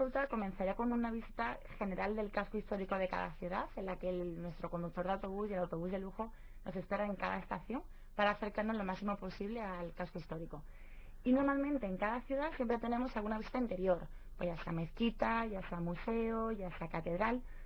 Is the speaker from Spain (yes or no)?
yes; Andalusia, Spain; Claro, yo que soy andaluza